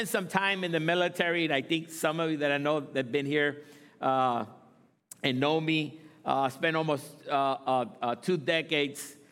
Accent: Puerto Rico; And I'm from Puerto Rico

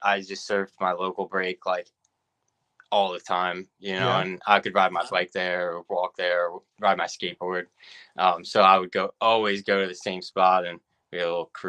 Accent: New Jersey, United States; So I surfed a lot growing up in New Jersey.

